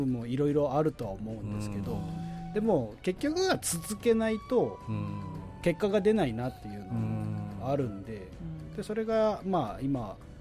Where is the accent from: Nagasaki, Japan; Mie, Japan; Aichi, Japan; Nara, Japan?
Nagasaki, Japan; で僕もその長崎出身の人間だったんで、修行時代まかない作るときに、やっぱちゃんぽん皿うどん言われますよね